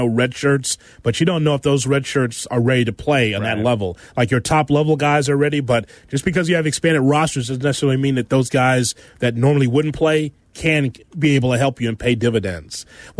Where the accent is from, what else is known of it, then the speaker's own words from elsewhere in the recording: Midwest, United States; accent: Midwestern; Pardon my Midwestern accent.